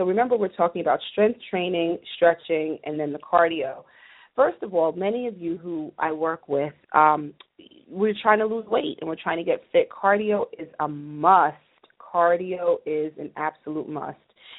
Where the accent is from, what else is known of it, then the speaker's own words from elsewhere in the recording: New Jersey, United States; I'm from Jersey, so we are big house music fans